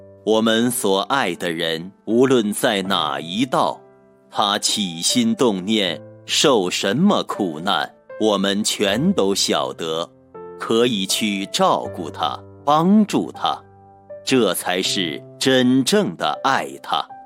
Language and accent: Chinese; China; 我们中国人常说家和万事兴